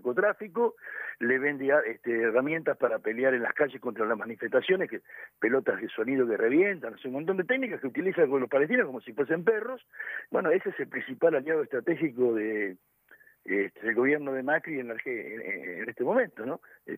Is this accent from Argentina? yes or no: yes; Argentina; que como argentino nos tiene que preocupar